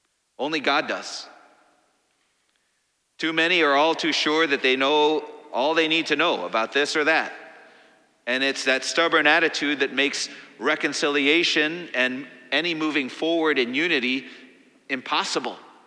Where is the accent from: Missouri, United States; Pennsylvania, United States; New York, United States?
Missouri, United States; The violence in my home state of Missouri claimed the life of another Black man